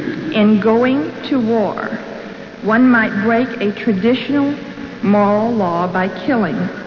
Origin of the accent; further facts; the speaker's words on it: Texas, United States; now in Santa Barbara, United States; I was raised in Texas, and I've recently moved to Santa Barbara.